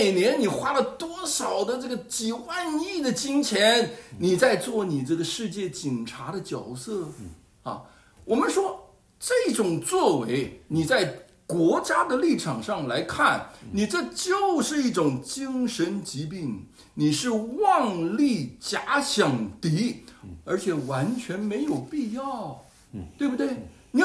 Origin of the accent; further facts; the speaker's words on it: United States; Chinese is a second language; 作为一个美国人，我从来不忌讳要直接的指出这一点